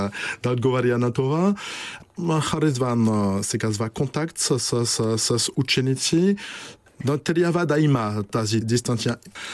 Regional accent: France; Bulgarian is a second language; now in Sofia, Bulgaria; Обикновено французите не са много добри с езиците, когато говорят английски един кошмар с френски акцент. Също имам акцент в български. Аз знам моят български акцент не е чудно, знам.

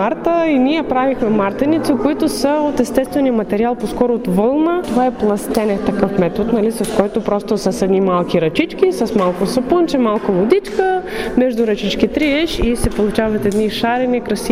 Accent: Lithuania; Bulgarian is a second language; now in Bulgaria; Да, от Литва съм аз.

